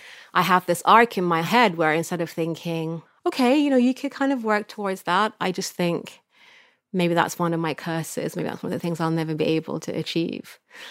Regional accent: Sudan; I'm from Sudan, but I grew up here and I live there and I speak these many languages. I kind of feel at home in my different places.

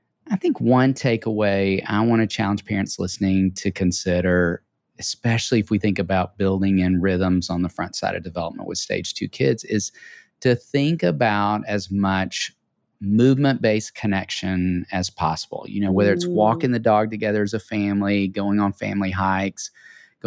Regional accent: Tennessee, United States; We are both from Tennessee.

